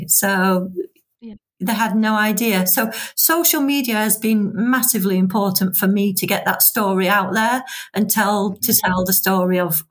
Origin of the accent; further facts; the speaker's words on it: Sheffield, Yorkshire and the Humber, United Kingdom; born there; now in Lincolnshire, United Kingdom; even though I wasn't born in Lincolnshire. I was born in Sheffield, South Yorkshire.